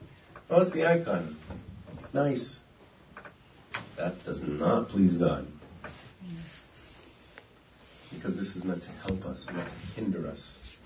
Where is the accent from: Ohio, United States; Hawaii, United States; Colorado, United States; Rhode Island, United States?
Hawaii, United States; I'm from Hawaii.